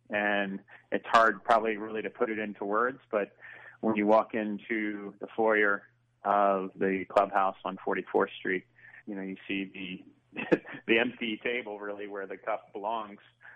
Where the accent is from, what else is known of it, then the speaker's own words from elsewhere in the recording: Maryland, United States; Well, I was born and raised on the Chesapeake Bay, and I'm the youngest of three kids